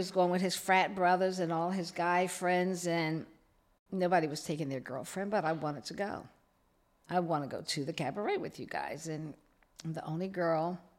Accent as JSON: {"language": "English", "town": "Philadelphia", "region": "Pennsylvania", "country": "United States", "tie": "born or raised there", "said": "Okay, I grew up in Philadelphia, although … two brothers, two sisters, and typical family."}